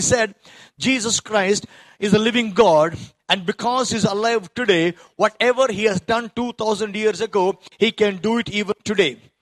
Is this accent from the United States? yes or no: no; Bangalore, Karnataka, India; I live in a place called Bangalore in India.